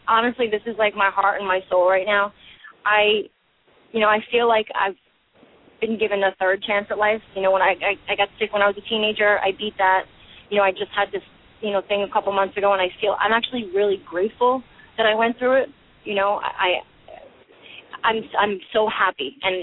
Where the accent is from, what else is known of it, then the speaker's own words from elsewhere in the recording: New York, United States; Like, I'm from New York. I want to see it legal.